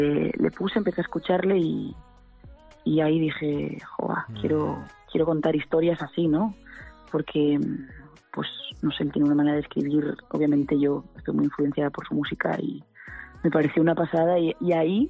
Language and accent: Spanish; Galicia, Spain; yo soy gallega y estaba en un bar de Pontevedra.